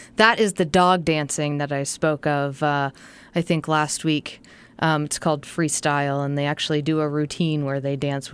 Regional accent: Scotland, United Kingdom; I'm sorry. I'm Scottish. What can I say?

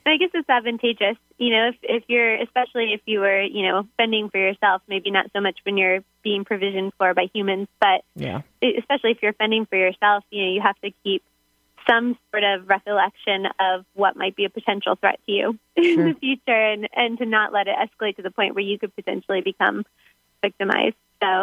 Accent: Florida, United States; now in Oregon, United States; Originally, I'm from Florida.

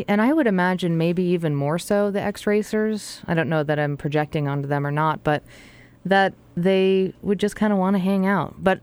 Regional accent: Massachusetts, United States; I think last year in my home state of Massachusetts, was banned finally

